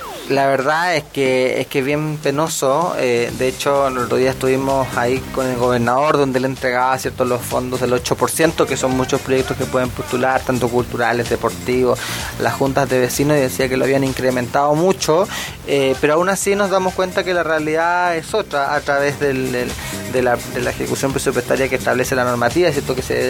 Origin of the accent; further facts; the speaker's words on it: Ñiquén, Ñuble, Chile; nosotros que somos de Ñiquén